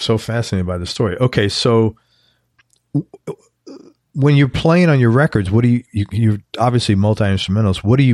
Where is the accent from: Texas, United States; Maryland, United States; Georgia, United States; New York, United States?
New York, United States; Bronx; Like, I'm from the Bronx. We did not have communes.